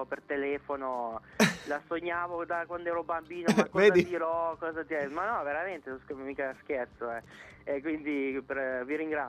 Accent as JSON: {"language": "Italian", "country": "Albania", "first_language": "Albanian", "second_language": "Italian", "said": "in albanese, sì, perché è la mia lingua madre, ci sono cresciuto, quindi in italiano ho dovuto prendere lezioni proprio di grammatica e dizione"}